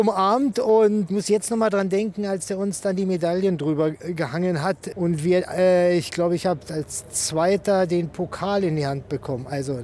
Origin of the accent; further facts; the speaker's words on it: Germany; Ich meine, ich bin Deutscher, der ist hier, erkennt mich als Fußballer.